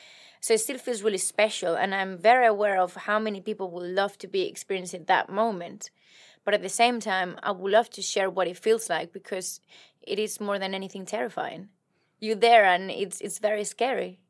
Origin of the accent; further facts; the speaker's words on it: Spain; Apart from accepting that I am from Spain and that's fine.